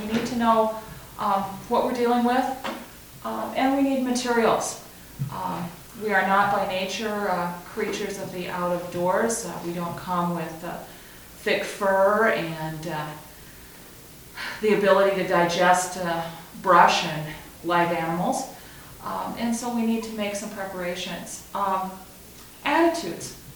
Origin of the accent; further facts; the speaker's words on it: Minnesota, United States; I'm from Minnesota, so this is going to be in Lake Superior.